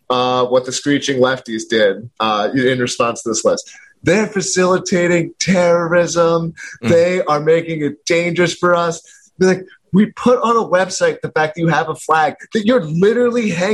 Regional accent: Philadelphia, Pennsylvania, United States; I'm from Philadelphia originally.

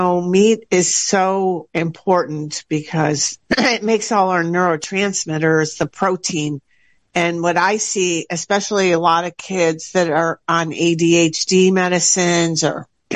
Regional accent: New York, United States; I'm from Western New York, which is very similar growing and the people to Michigan.

